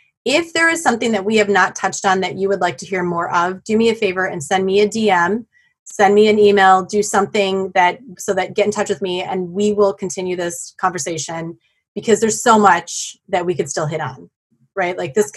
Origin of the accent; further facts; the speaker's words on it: Madison, United States; From the beach to Madison, my hometown, and we will be in touch.